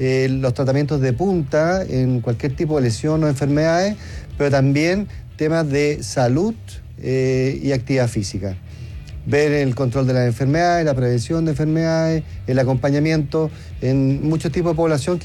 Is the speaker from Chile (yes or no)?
yes; Chile; Nosotros postulamos hace 4 años como Sociedad Chilena de Medicina del Deporte, y con eso tenemos el derecho como país